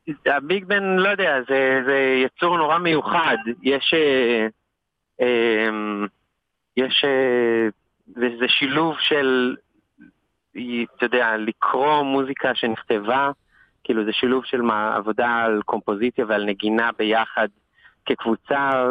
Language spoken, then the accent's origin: Hebrew; Tel Aviv, Tel Aviv District, Israel; moved away as an adult; now in New York, United States; גדלתי בתל אביב, ניגנתי כינור בתור ילד במרכז המוזיקה ביפו